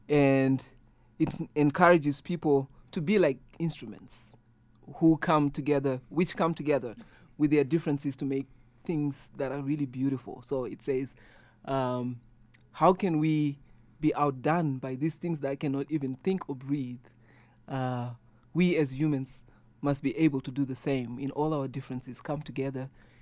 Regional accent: Harare, Zimbabwe; now in Colorado, United States; Born and bred in Zimbabwe, yes. Harare.

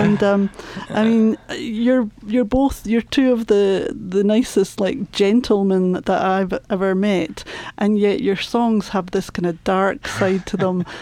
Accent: Scotland, United Kingdom; listeners will have noticed that I'm Scottish

